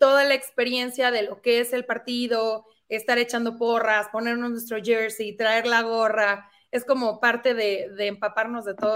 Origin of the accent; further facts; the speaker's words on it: Colima, Mexico; now in Mexico City, Mexico; Yo originalmente soy de Colima, okay. Radico en la Ciudad de México ya hace más de 14 años